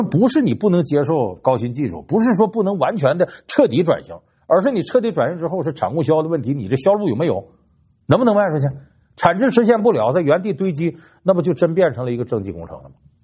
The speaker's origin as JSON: {"language": "Chinese", "town": "Harbin", "region": "Heilongjiang", "country": "China", "tie": "born or raised there", "said": "我得说到我的家乡哈尔滨，这几年冰雪旅游搞得非常火。"}